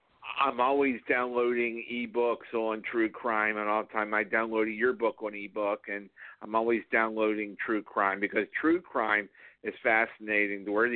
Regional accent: Florida, United States; because I used to live in South Florida when I grew up in South Florida

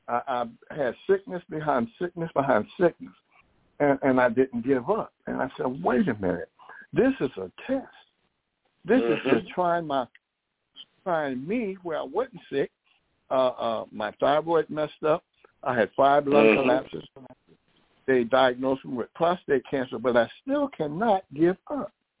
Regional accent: New York, United States; So I came from New York to Carolina.

